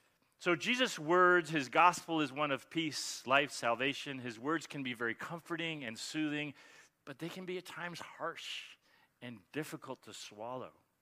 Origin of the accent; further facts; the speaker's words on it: Mexico; also born or lived in Ecuador; I grew up in Mexico. I was born in Ecuador. I actually have three passports. Ecuador, Mexico, not Mexico. Ecuador, the U.S., and Spain.